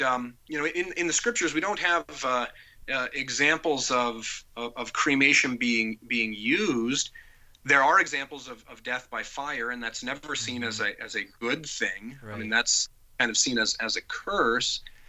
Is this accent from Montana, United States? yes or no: yes; Montana, United States; My understanding is up in the northwest part of the country, you know, where I grew up in Montana, I saw this a bit.